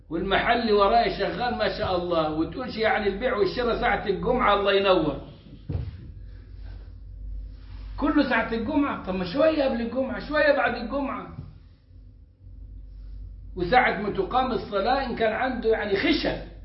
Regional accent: Egypt; وعندنا في مصر

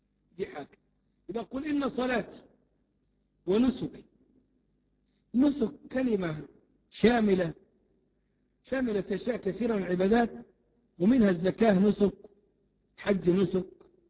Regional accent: Egypt; طب احنا عندنا كمصريين النذر لله. انا اقول لك ان انا نشأت في قرية ما يعرفوش النذر لله

